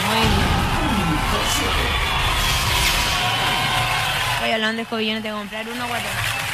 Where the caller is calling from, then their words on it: Viña del Mar, Valparaíso, Chile; soy de Viña del Mar.